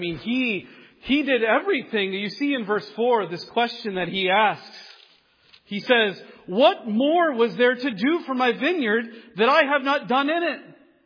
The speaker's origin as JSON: {"language": "English", "region": "Iowa", "country": "United States", "tie": "born or raised there", "moved": "as an adult", "said": "I grew up in Iowa where you can take a shovel and you can jab it into the ground and it's probably not going to be a problem. I moved up to New England, to New Hampshire in 2007"}